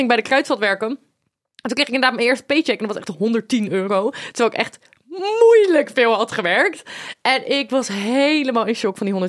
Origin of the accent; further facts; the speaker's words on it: South Holland, Netherlands; Want ik kom uit Westland.